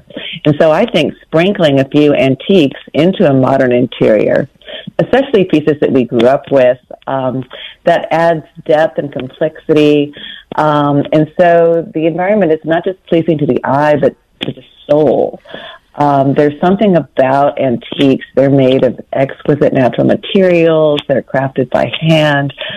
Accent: the South, United States; Well, I grew up in the South with grandmothers and great aunts who lived in old houses

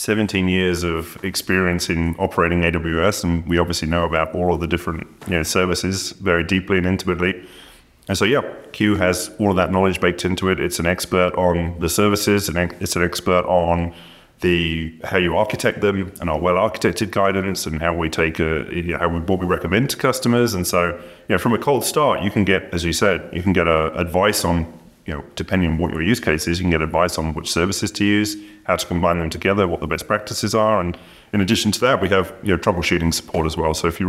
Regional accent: United Kingdom; As a Brit

